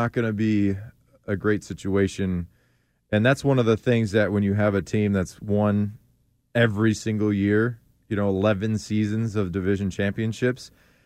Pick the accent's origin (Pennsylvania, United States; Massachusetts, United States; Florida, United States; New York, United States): Massachusetts, United States; Boston; I'm from Boston.